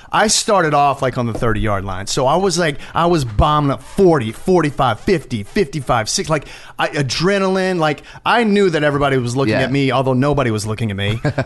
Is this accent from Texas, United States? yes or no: yes; Longview, Texas, United States; also born or lived in Tyler; I was born in Tyler, and my dad worked in Tyler, but I grew up in a town called Longview, which is like 40 minutes from Tyler. And it's a small town.